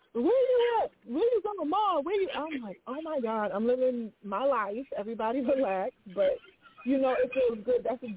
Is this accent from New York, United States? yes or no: yes; Brooklyn, New York, United States; The passion comes from I'm from Brooklyn, so I'm from East New York.